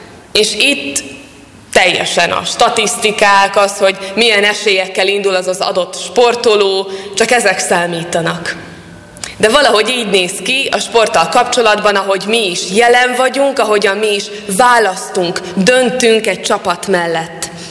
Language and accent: Hungarian; Hungary; Mi is magyarok vagyunk, a magyaroknak szurkolunk.